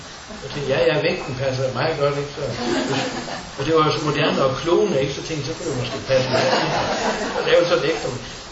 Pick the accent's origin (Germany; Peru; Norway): Norway; Danish is a second language; now in Denmark; når jeg møder folk i Danmark, så siger jeg, jamen hjemme i Norge, der gør vi sådan og sådan. Det skal jo passe lidt på med, også derhen til. Så det plejer jeg gerne at sige, jeg føler mig som skandinaver.